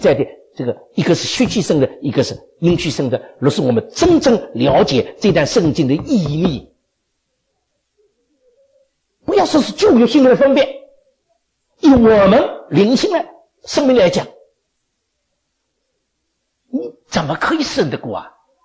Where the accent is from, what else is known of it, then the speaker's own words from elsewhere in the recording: Shanghai, China; 就我们上海人说在豆腐里面去找骨头啊